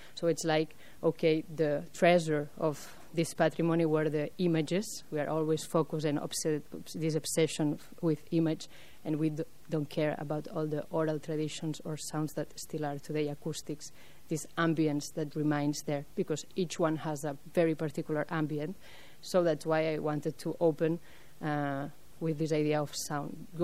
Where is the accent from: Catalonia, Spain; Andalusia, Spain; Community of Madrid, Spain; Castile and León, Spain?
Catalonia, Spain; Barcelona; English is a second language; still more for me where I'm coming from the Barcelona, so I need to really spend time there